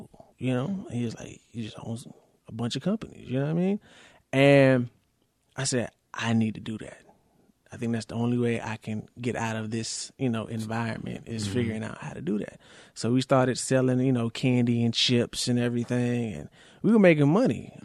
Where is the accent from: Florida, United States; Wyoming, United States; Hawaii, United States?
Florida, United States; Miami; and if y'all don't know, I am from Miami, from city to city in my car selling this stuff.